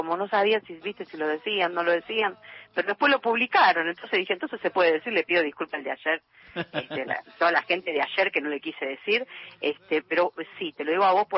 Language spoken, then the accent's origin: Spanish; Argentina; para nosotros como argentinos